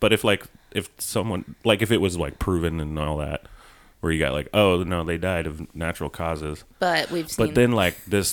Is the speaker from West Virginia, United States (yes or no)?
no; Colorado, United States; My home state. I would I actually, now that I'm thinking about it, I think they would make the act of fucking a dead human body is a misdemeanor in Colorado.